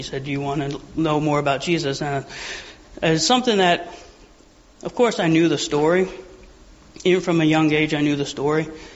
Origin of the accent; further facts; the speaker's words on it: United States; She grew up in China, I grew up in America. I grew up in a Christian home, she didn't.